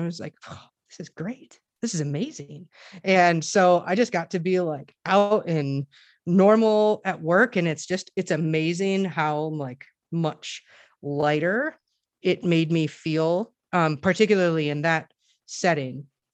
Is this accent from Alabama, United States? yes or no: no; Wisconsin, United States; I have a, so I'm from Wisconsin, but I moved here.